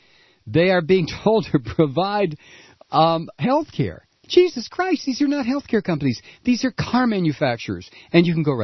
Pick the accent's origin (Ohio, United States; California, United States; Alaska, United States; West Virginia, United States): Ohio, United States; Toledo; I grew up in Toledo, Ohio, which was a county at the time of 400,000 people back in the day when I was a kid